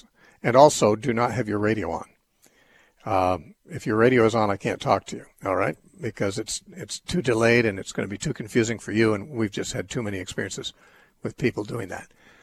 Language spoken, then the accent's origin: English; California, United States; Yes, I was born and raised